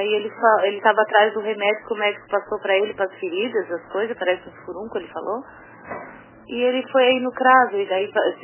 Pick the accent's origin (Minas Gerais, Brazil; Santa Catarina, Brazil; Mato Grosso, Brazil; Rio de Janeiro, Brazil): Santa Catarina, Brazil; Imbituba; Porque eu sou de Bituba, né?